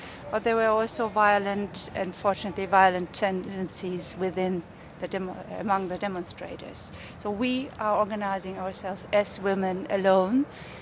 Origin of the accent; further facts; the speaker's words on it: Germany; now in Oslo, Norway; I'm originally from Germany, currently living in Oslo, Norway.